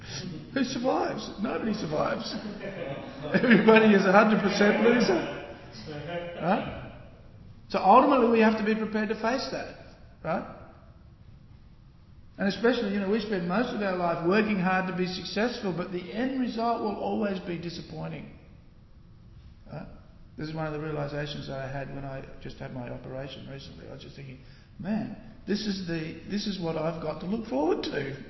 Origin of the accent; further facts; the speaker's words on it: Australia; I am an Australian, I love my country.